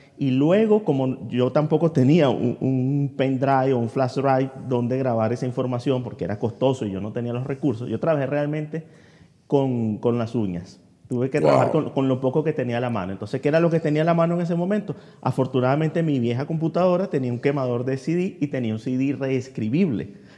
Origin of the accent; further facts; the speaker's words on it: San Felipe, Yaracuy, Venezuela; born there; also born or lived in Mérida; Yo soy nacido en San Felipe Yaracuy, Venezuela, pero me tuve que ir a Mérida, los Andes, que es una ciudad turística